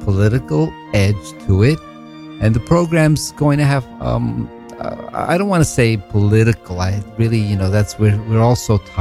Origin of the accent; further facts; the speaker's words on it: New York, United States; also born or lived in Colombia; I'm originally from the South, the Deep South. I mean, Columbia, South America. but I was raised here in New York